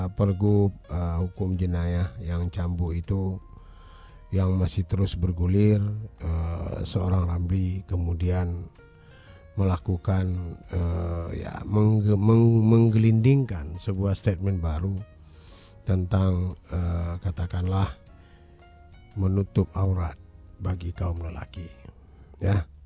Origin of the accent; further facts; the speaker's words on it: Aceh, Indonesia; Karena bagaimanapun penegakan syariat Islam bagi kita Aceh tidak ada tawar menawar lagi, ya.